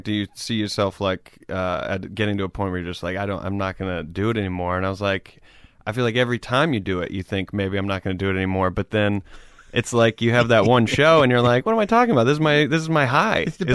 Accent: Greenville, South Carolina, United States; Greenville, South Carolina.

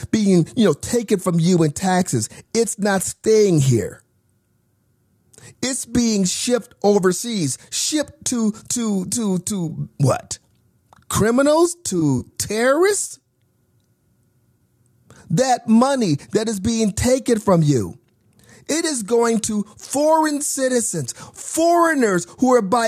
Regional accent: Phoenix, Arizona, United States; When was the last time we had, say, Germany pay to fix homelessness in Phoenix, in my hometown?

